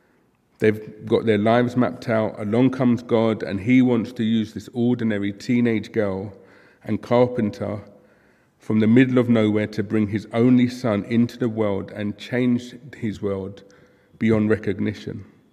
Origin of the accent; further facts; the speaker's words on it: London, United Kingdom; it was comparatively quite normal growing up in South London, where we were from back in the mid-90s